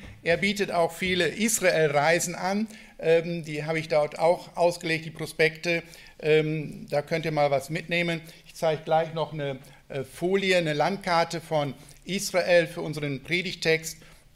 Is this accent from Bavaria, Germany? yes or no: no; Lower Saxony, Germany; Ich komme ganz gebürtig aus Ostfriesland und lebe da noch immer